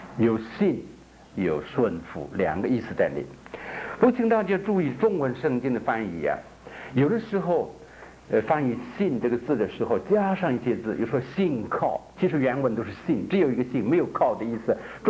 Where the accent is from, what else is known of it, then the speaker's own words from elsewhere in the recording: North China, China; 在我的家乡华北